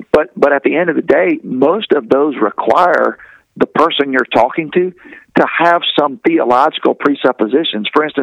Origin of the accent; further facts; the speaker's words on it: Bible Belt, United States; now in South Florida, United States; I grew up in the Bible Belt. I was pastoring Bible Belt churches my entire life. That's where I'm comfortable.